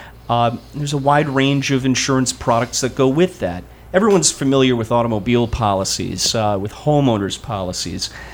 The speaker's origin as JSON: {"language": "English", "town": "Dracut", "region": "Massachusetts", "country": "United States", "tie": "born or raised there", "said": "No, I'm a New England native. I grew up in Dracut, Massachusetts."}